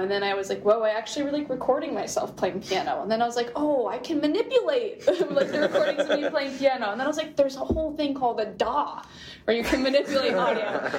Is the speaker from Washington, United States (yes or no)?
yes; Seattle, Washington, United States; now in Portland, United States; I'm originally from Seattle and I really wanted to no longer live in Seattle, just as some negative experiences over there.